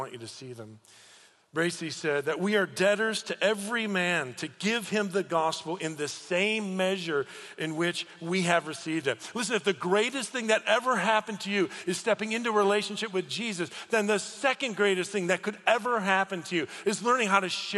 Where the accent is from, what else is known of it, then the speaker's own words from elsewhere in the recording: Chicago, Illinois, United States; I'm from Chicago. Like, our team suck. I mean, I love Chicago